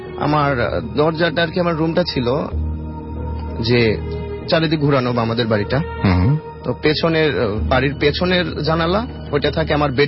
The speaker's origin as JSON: {"language": "Bangla", "region": "Rajshahi Division", "country": "Bangladesh", "tie": "born or raised there", "lives_now": "Dhaka, Bangladesh", "said": "আমার গ্রামের ঘটনা, নাটোর জেলাতে। আমার বাড়ি গ্রামে।"}